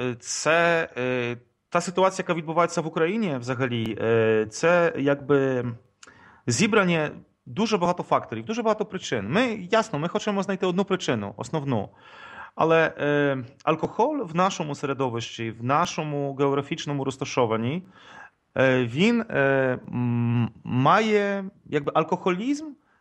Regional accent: Poland; я сам поляк

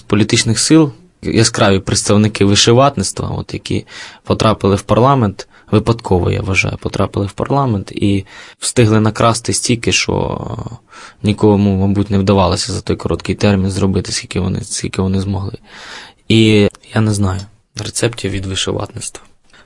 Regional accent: Kyiv, Ukraine; Я виріс в Києві

